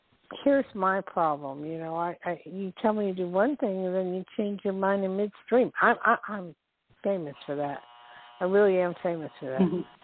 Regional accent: New Jersey, United States; also born or lived in New York; I grew up in Jersey and New York.

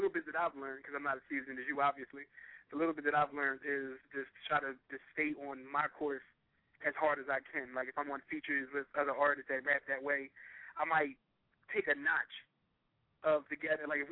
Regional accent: Philadelphia, Pennsylvania, United States; So when you hear that I'm from Philly or when you see me, people are like, oh, well, he sound like Philly

